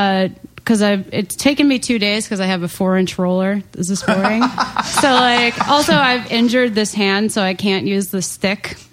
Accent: Long Island, New York, United States; Yeah, I'm from Long Island.

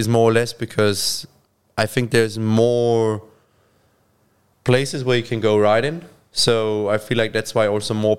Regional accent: Kiefersfelden, Bavaria, Germany; Yeah, like I grew up in Kiefersfelden. It's like it's just small village.

